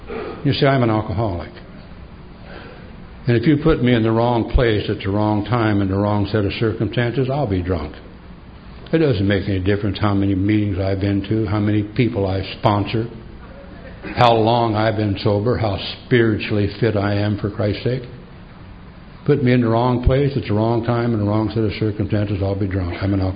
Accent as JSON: {"language": "English", "town": "Willowbrook", "region": "California", "country": "United States", "said": "Where are you from? I'm from Willowbrook, baby."}